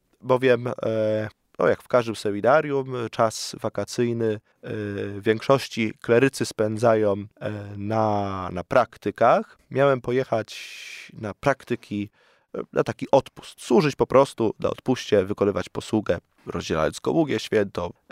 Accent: Zielona Wieś, Greater Poland Voivodeship, Poland; Ja pochodzę z Podrawicza, z takiej wioski Zielona Wieś i tam jest styk diecezji wrocławskiej i poznańskiej.

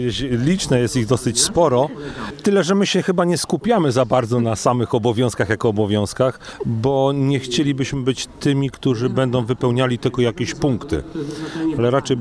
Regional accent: Stargard, West Pomeranian Voivodeship, Poland; Jesteśmy ze Stargardu.

